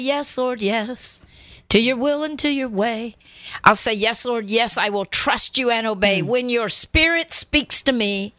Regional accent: Guatemala; moved away; First time I had been back to that country since I grew up in Guatemala.

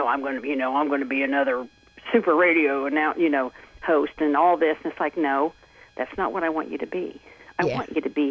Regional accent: Indiana, United States; I'm from Indiana, you know that.

